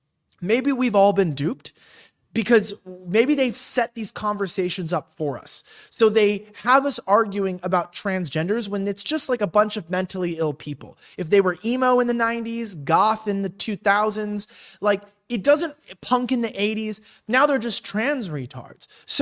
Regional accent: Los Angeles, California, United States; I'm from Los Angeles. People don't know this. I used to work in Hollywood.

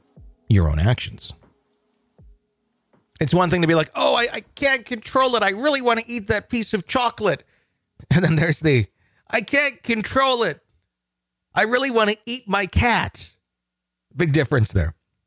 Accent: Indiana, United States; I'll start off by saying that the town I was growing up in Indiana was a good one.

